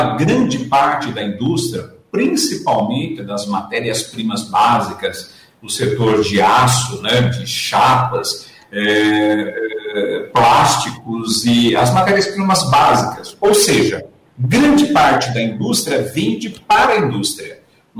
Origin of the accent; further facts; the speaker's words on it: Brazil; O Brasil, você e eu como brasileiros, o Brasil não é para amadores.